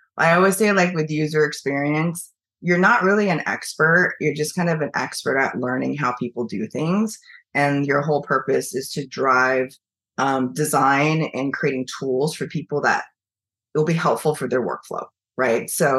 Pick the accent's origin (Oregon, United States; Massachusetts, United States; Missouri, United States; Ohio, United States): Oregon, United States; Eugene; English is a second language; I grew up in Eugene, and it was really interesting that the folks that kind of took us under their wing, like taught my parents English, babysat me, helped us acclimate to American culture